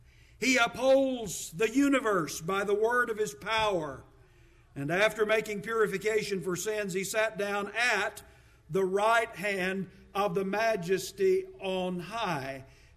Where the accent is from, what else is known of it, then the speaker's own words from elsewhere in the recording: United States; So when I say that I am an American, that means I am of America. That means I relate to America. That's where my citizenship and my experiences in life are.